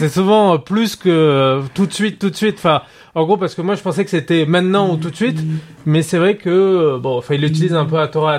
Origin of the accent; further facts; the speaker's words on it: Pau, Nouvelle-Aquitaine, France; surtout quand on est de Pau, où il y a quand même pas énormément de routes